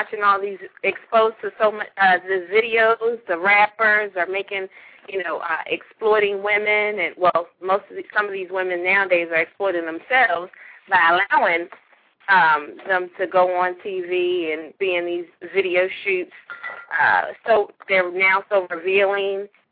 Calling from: Minnesota, United States; I'm calling in from Minnesota.

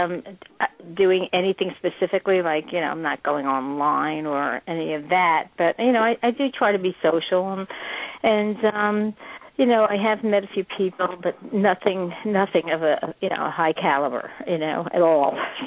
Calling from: Pennsylvania, United States; from Pennsylvania. How are you?

